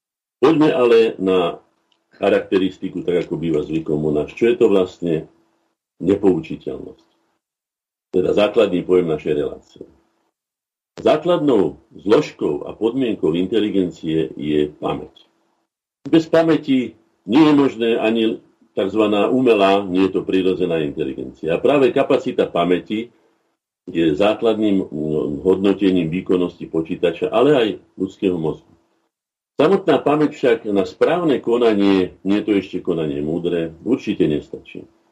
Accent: Žilina Region, Slovakia; Ja si spomínam u nás na Orave, kde rodisko mojej mami, že ešte chlapi, ktorí chodili na týždňovky do Ostravsko-Karvinských baní

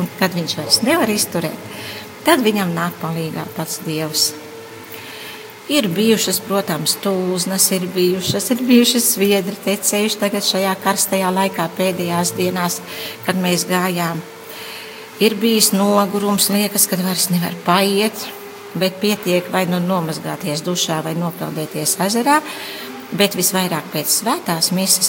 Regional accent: Latgale, Latvia; Par cik es pati nāku no Latgales.

